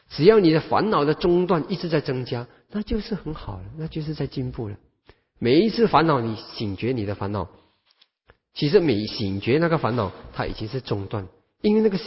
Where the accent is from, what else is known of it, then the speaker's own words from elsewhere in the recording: China; 我们中国人的君子报仇十年未晚之类的那种想法会出来。